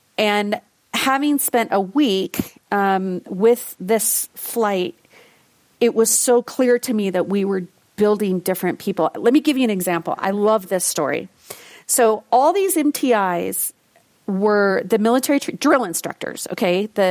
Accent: Dallas-Fort Worth, Texas, United States; But I grew up in Dallas-Fort Worth, right next to the American Airlines headquarters, and joined Explorers.

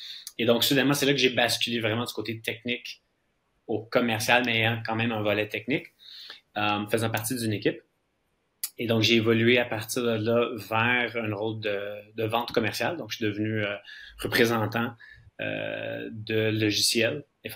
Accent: Quebec, Canada; also born or lived in Brazil; Donc, moi, je suis d'origine brésilienne, mais j'ai grandi mon adolescence au Québec.

